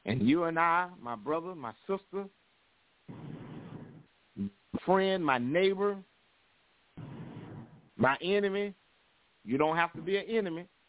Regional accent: Florida, United States; Y'all know I'm from Florida.

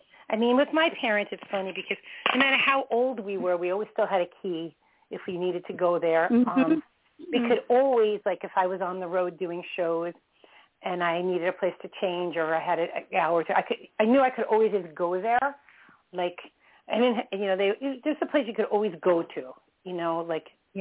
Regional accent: Merrick, New York, United States; talking about my childhood home, that's where I grew up in Merrick.

